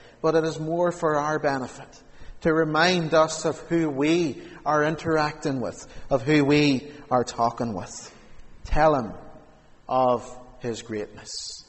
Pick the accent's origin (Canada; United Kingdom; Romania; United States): United Kingdom; Castledawson, Northern Ireland; now in Strabane, United Kingdom; I've been in Strabane now over 3.5 years, and I'm still trying to beat the clock when I'm coming from Castle Dawson to Strabane. When I've been down home to see Mum, I'm coming back up again